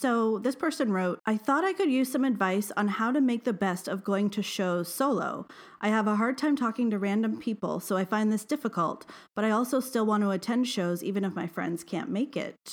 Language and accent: English; West Coast, Canada; My accent's weird because I grew up on the West Coast.